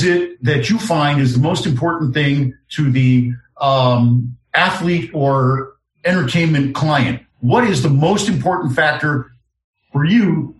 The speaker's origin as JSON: {"language": "English", "town": "Englewood Cliffs", "region": "New Jersey", "country": "United States", "lives_now": "Miami, United States", "said": "all looking to move in the pipeline from the Northeast to Miami again, which is where I came from. I came from Englewood Cliffs, New Jersey, for crying out loud."}